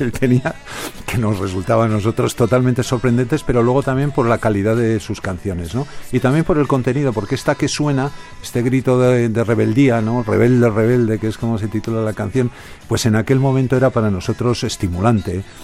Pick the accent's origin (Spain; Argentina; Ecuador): Spain; Basque Country; Yo soy Ibarrés, pero soy profundamente guipuzcoano y me enorgullezco de mi condición guipuzcoana.